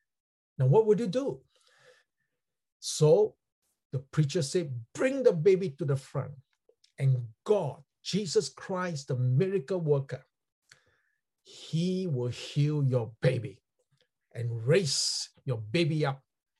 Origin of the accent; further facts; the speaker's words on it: Singapore; I was still learning the language during that time, because I'm a Singaporean, not like Malaysian.